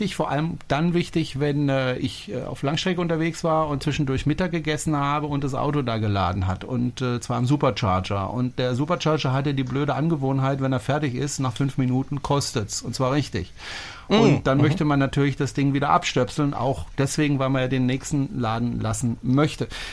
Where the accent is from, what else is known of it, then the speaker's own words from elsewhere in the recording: France; das ist ein französischer Name und ich bin Franzose